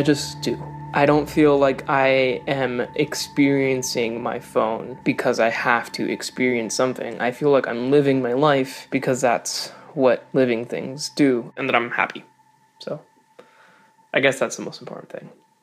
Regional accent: Puerto Rico; I'm from Puerto Rico.

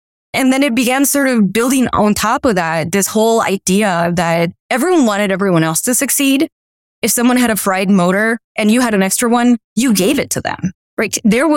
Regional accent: Miami, Florida, United States; I grew up in Miami. And so we were meeting teams from like Iowa and like California.

